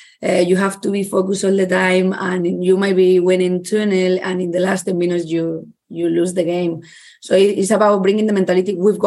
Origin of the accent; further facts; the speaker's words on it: Barcelona, Catalonia, Spain; English is a second language; I've been growing up in Barca